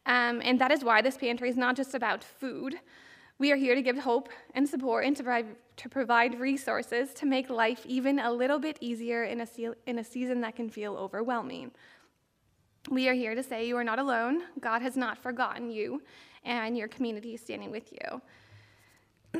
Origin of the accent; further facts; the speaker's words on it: Charlotte, Michigan, United States; And then I grew up in the Charlotte area, and we currently live right between Portland and Ionia, and our girls go to Portland.